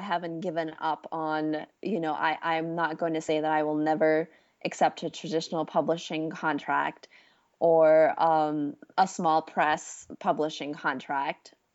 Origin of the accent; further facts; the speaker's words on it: Pakistan; I grew up in Pakistan, which is a former British colony.